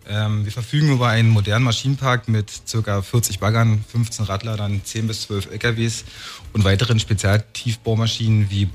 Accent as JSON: {"language": "German", "town": "Potsdam", "region": "Brandenburg", "country": "Germany", "tie": "born or raised there", "said": "Ja, ich bin in Potsdam aufgewachsen und bin der Stadt auf meinem Weg eigentlich immer treu geblieben."}